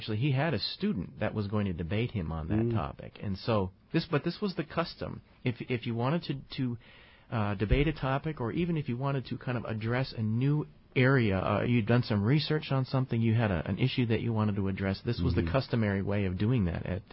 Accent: Minnesota, United States; No, actually, we grew up in Minnesota.

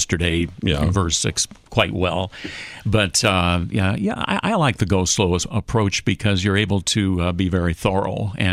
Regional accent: Kentucky, United States; also born or lived in Wisconsin; Well, I was born in Wisconsin, raised in Kentucky.

